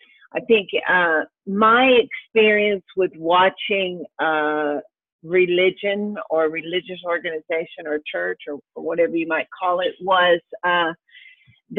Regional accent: North Carolina, United States; also born or lived in Miami / Jacksonville; I was born in Miami, and I lived there for a short time. And when my father went to seminary, we moved to Jacksonville, and shortly after to North Carolina, where he pastored his first church.

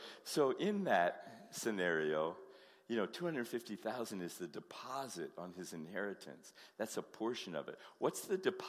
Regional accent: Colorado, United States; I'm from Colorado, and so we have hunters in Colorado.

